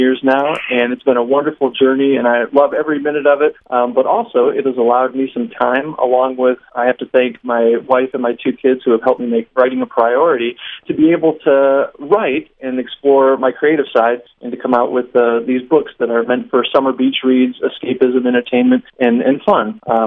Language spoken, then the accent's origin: English; Michigan, United States; And so I'm originally from Michigan